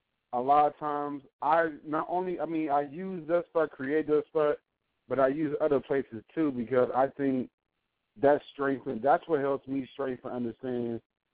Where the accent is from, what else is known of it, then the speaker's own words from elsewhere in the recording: New Jersey, United States; A lot of it's because of my because of just how my accent is and stuff. And a lot of again goes back to me because I'm originally from Jersey, so I got all that mixed in me.